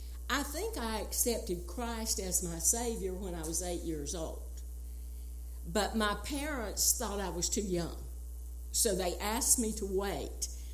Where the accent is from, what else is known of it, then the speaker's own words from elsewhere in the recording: North Carolina, United States; I grew up poor in Wilkes County. And when you talk about being poor in the Appalachian Mountains, you're talking about being poor.